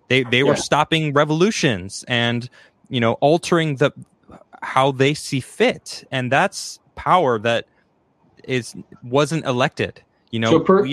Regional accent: United States; because I'm in America, I'm American, I think about terms through American policy

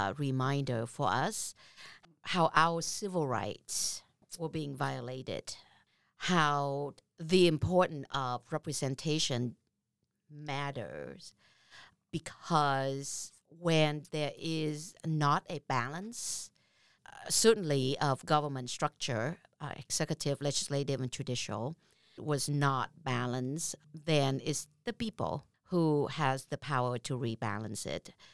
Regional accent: Vietnam; English is a second language; now in United States; as you know, I am a refugee from Vietnam. And because of my status, I love this country more than I can say.

